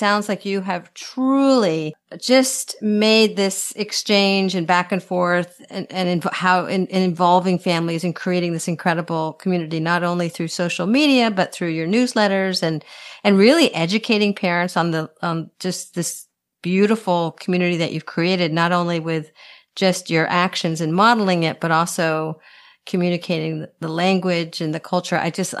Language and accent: English; Bethesda, Maryland, United States; now in Massachusetts, United States; I grew up in Bethesda, Maryland, so we did not get a lot of snow.